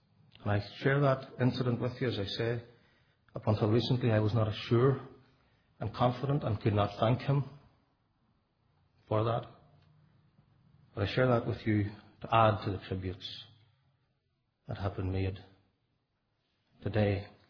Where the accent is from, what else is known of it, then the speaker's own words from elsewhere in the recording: Northern Ireland, United Kingdom; now in Canada; my accent is not Canadian. I'm from Northern Ireland.